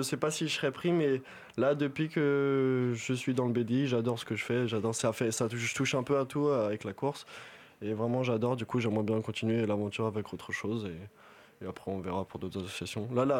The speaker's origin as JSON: {"language": "French", "region": "Île-de-France", "country": "France", "said": "Et moi je viens du sud de Paris du 91."}